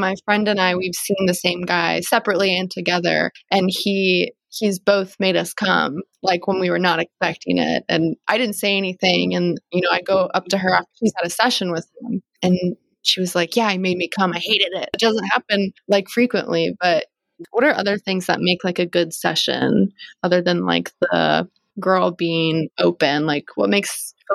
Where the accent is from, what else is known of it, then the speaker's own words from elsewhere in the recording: the South, United States; But my training comes from my upbringing. Like I'm just like from the South and like that's how we're taught to be.